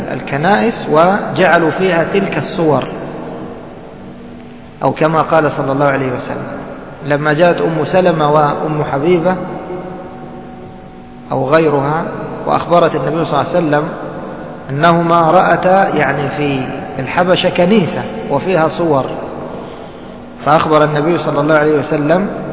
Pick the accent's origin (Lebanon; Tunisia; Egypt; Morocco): Egypt; وهذا مشهور عندنا في مصر